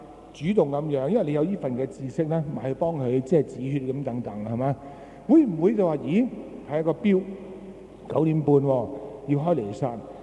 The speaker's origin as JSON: {"language": "Cantonese", "country": "Hong Kong", "said": "我哋香港人已經係生活好忙碌啊係嘛"}